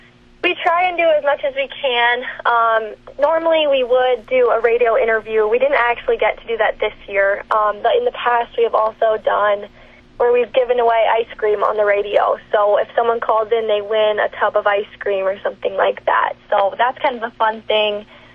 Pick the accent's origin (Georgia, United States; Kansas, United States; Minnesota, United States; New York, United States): Minnesota, United States; Worthington; So I grew up in Worthington, Minnesota. I live on a dairy just south of there in Bigelow, Minnesota.